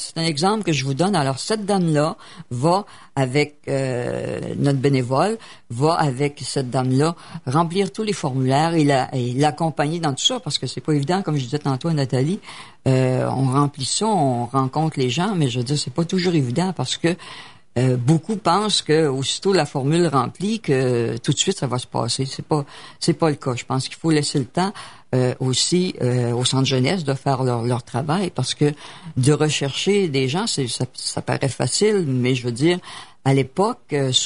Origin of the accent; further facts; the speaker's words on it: Quebec City, Quebec, Canada; born there; Alors moi, exemple, je suis née à Québec et j'ai été adoptée à Québec.